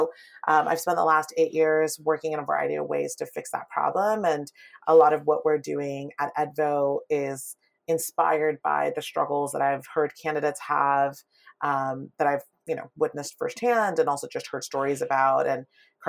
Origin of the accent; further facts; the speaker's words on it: Palo Alto, California, United States; also born or lived in Pakistan; I was raised in Palo Alto, but I had a very unconventional upbringing in the sense that we moved from Pakistan.